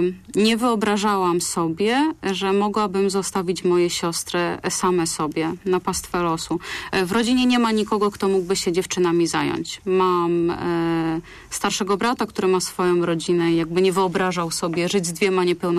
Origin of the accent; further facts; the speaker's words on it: Słupca, Greater Poland Voivodeship, Poland; now in Poznań, Poland; my ogólnie pochodzimy ze Słupcy. To jest miejscowość taka malutka właściwie, niecałe 13 tysięcy mieszkańców.